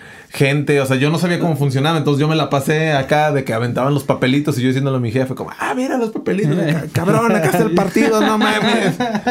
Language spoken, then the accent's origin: Spanish; Sayula, Jalisco, Mexico; Ajá, entonces pues yo soy de Sayula y allá crecí.